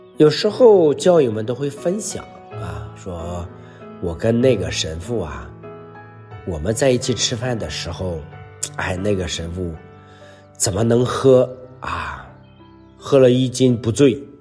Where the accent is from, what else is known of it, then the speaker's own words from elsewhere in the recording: China; 就是我们中国人有时候很虚伪